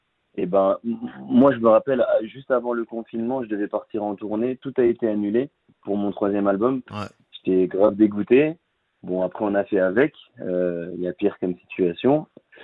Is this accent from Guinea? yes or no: yes; Guinea; C'est un Guinéen, je suis un Guinéen aussi.